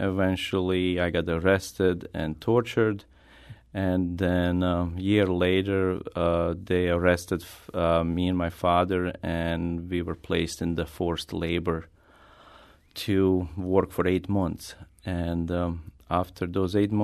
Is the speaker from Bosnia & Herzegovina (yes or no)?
yes; Bosnia & Herzegovina; English is a second language; also born or lived in Belgrade; now in St. Louis, United States; and that's how I escaped the war zone from Bosnia to Belgrade and lived there for 3 years. And in 1997, I moved to St. Louis.